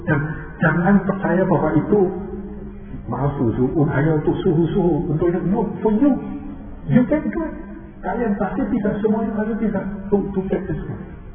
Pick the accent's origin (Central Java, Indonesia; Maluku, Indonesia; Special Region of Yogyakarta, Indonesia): Central Java, Indonesia; Semarang; Ini saya lahir di Semarang, dibesarkan sebagai orang Jawa.